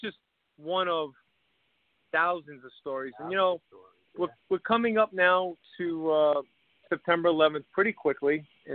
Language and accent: English; New York City, New York, United States; You know, we all grew up in a city. We grew up in Irish neighborhoods, you know, Highbridge, Rog's Neck. I was in Woodside.